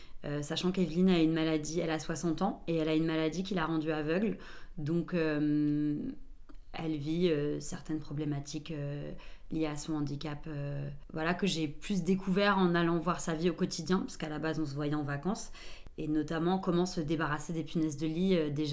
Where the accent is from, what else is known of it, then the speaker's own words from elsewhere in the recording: Paris, Île-de-France, France; j'ai grandi à Paris dans le 13e.